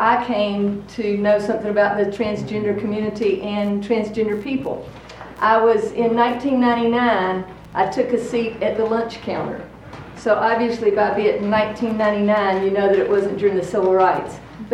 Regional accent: Atlanta, Georgia, United States; also born or lived in Kentucky; So yes, I am from the South. I grew up in Atlanta. And then I spent 22 years in Kentucky before I met this wonderful woman and married her.

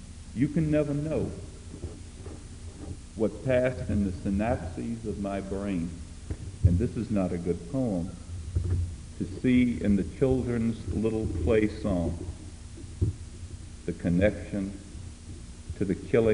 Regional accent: South Carolina, United States; it grew out of going to my home state to investigate something on the islands of the sea there for an article.

